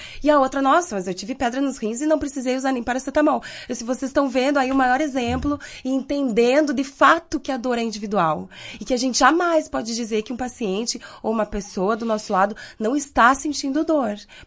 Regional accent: Passo Fundo, Rio Grande do Sul, Brazil; eu sou de Passo Fundo, né, natural de Passo Fundo. A minha mãe, na verdade, é daqui de Marau, né? Mas eu sou de Passo Fundo

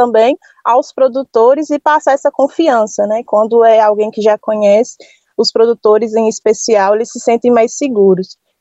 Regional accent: Minas Gerais, Brazil; Por exemplo, eu mesma venho lá de Minas Gerais.

